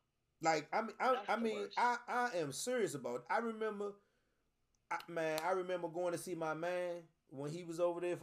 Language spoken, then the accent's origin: English; Washington, District of Columbia, United States; You grew up uptown. I grew up on the South Side.